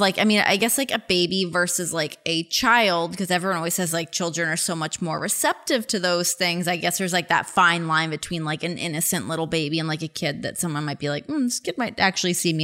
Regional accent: Toronto, Ontario, Canada; I'm from Toronto.

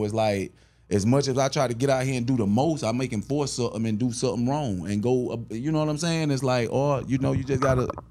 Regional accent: Douglas, Georgia, United States; I'm from Douglas, Georgia, South.

